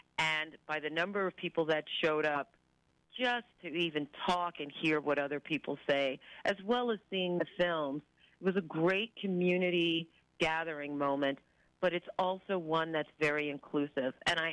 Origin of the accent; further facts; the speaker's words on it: New York City, New York, United States; points east for me, because I'm originally from New York City